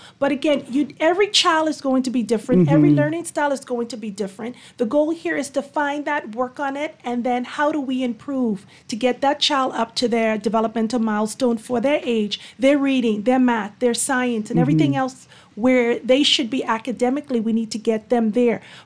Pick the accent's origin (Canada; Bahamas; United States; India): Bahamas; Well, born and raised in the Bahamas